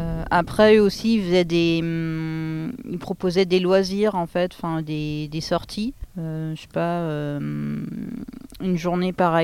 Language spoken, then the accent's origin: French; Pays de la Loire, France; En plus, je venais pas d'ici, je venais du Maine-et-Loire.